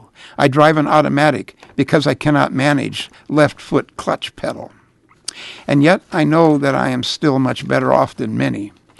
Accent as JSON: {"language": "English", "region": "England", "country": "United Kingdom", "moved": "as an adult", "lives_now": "United States", "said": "When I emigrated from England at 23, I fancied myself as a soccer player."}